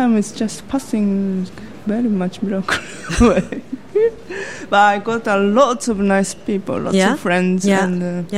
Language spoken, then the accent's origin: English; Japan; now in Amsterdam, Netherlands; I'm from Japan.